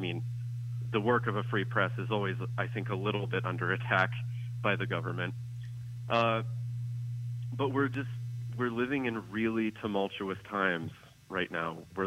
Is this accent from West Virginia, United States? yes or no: yes; Pisgah, West Virginia, United States; also born or lived in Morgantown; So I'm a lifelong West Virginian. I was born in Morgantown and grew up just a few miles up the road in the little unincorporated community of Pisgah, spelled P-I-S-G-A-H.